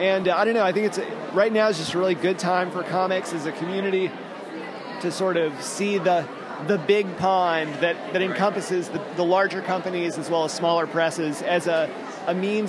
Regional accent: Arkansas, United States; growing up, all the way up until college, I guess, growing up in Arkansas, pre-internet, you know

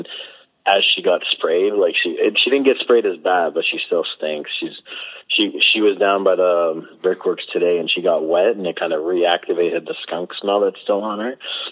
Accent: Scarborough, Ontario, Canada; growing up in Scarborough, we were all, like, in the ghetto.

